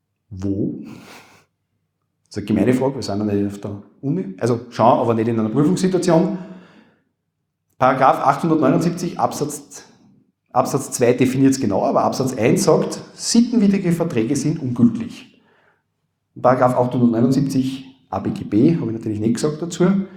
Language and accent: German; Austria; bei uns in Österreich sagt man sicher nicht.